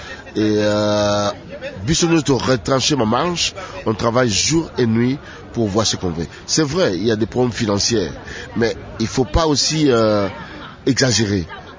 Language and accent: French; Lemba, Kinshasa, DR Congo; also born or lived in Moamba; Je suis natif de Moamba, né et grandi na Lemba.